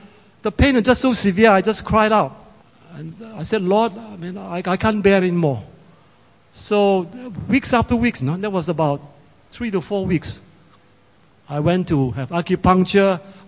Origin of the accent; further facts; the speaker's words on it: Melbourne, Victoria, Australia; Then I decided to go back to Melbourne, where my hometown is.